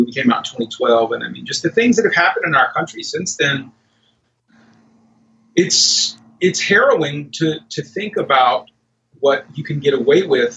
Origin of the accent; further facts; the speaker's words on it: Memphis, Tennessee, United States; You know, growing up in Memphis in the 70s and 80s was pretty, you know, still pretty segregated for the most part.